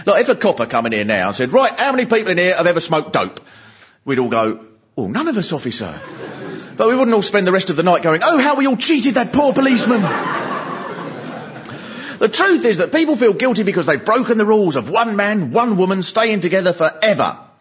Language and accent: English; Swanley, South East England, United Kingdom; Because I come from Swanley